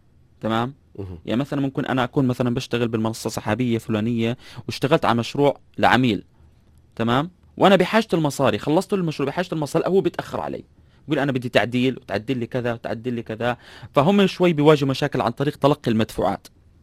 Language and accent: Arabic; Jordan; في على فكرة المنصات الأرضية عندنا في الأردن في عقود عمل بينها وبين الإدارات